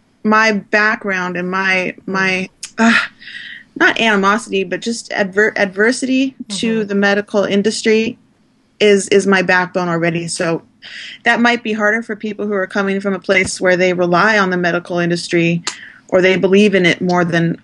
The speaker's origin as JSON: {"language": "English", "town": "Phoenix", "region": "Arizona", "country": "United States", "moved": "as an adult", "lives_now": "Missouri, United States", "said": "No. I'm out in Missouri, out in a small town. I'm originally from Phoenix, Arizona."}